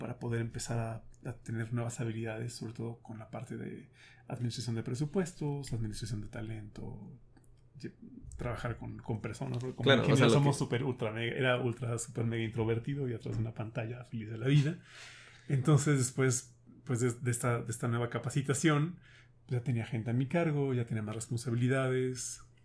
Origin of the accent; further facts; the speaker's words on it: Cuernavaca, Morelos, Mexico; moved away as an adult; Soy oriundo de Cuernavaca, ahí nací, ahí viví 18 años de mi vida. Después me fui a estudiar mi carrera a la Universidad de Texas en Austin.